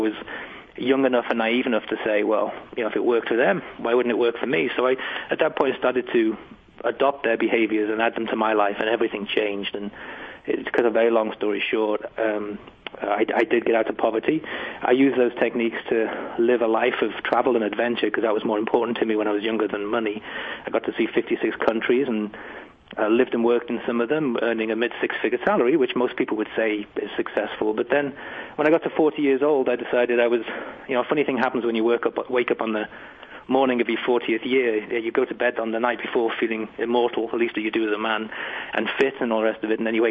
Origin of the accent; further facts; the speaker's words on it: England, United Kingdom; you can tell by my accent, I come from England